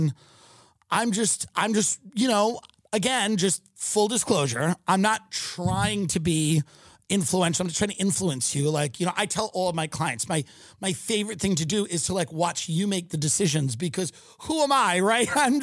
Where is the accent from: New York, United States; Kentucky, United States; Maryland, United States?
Maryland, United States; You grew up in the South, right? I grew up in Maryland. Same thing.